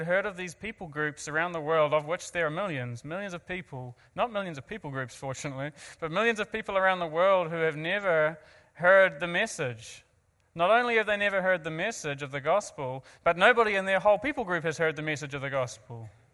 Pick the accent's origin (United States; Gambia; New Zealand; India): New Zealand; I'm not from Canada. Can you tell? Yeah, so basic geography lesson just before we kick off. Here's the world. This is the perception you should see the world from. Pacific-centered. And here's where we're from. Oh, there we go. Little old New Zealand